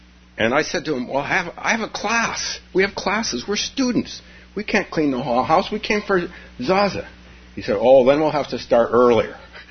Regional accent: Palo Alto, California, United States; So I started a Zen group many, many years ago in my hometown of Palo Alto with Stanford students.

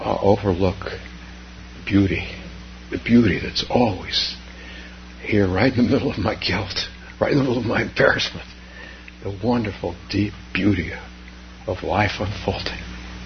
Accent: the West, United States; and I'm from the West, but I'm not from Texas.

